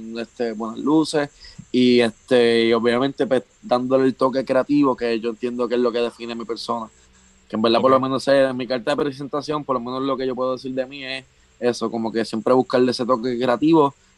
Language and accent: Spanish; Puerto Rico; O sea, como somos los otros puertorriqueños.